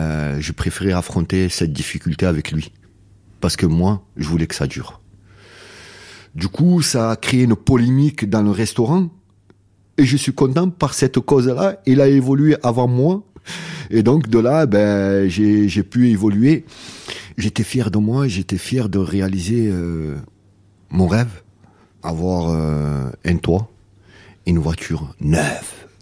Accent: Marseille, Provence-Alpes-Côte d'Azur, France; Aux alentours de ce restaurant, moi j'étais de la Savine

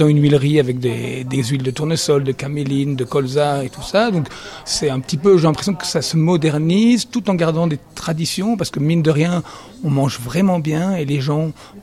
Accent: Belgium; parce que moi, je suis belge, mine de rien.

